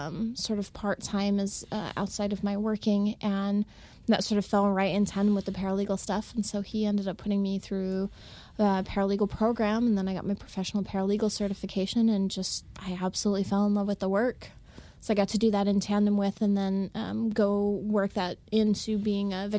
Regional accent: Arizona, United States; small town in Arizona. If you've ever seen Disney Pixar's Cars.

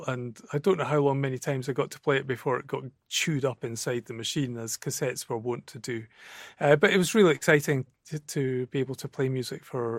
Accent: Edinburgh, Scotland, United Kingdom; I was born and raised in Edinburgh, and all my education took place there.

